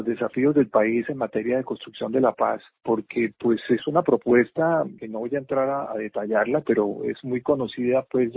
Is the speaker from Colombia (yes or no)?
yes; Colombia; Y a veces no lo reconocemos como colombianos